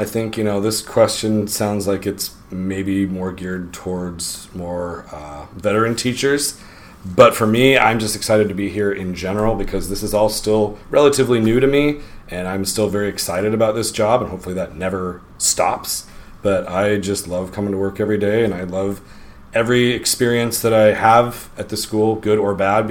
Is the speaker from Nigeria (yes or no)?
yes; Nigeria; I grew up in Africa, and more specifically Nigeria, because I definitely don't appear to have grown up in Africa.